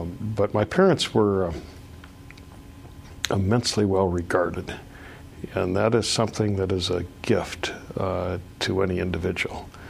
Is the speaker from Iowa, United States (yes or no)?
yes; Davenport, Iowa, United States; Born and raised in Davenport, Iowa, which is on the Mississippi River, kind of a little north of where one thinks of Mark Twain country.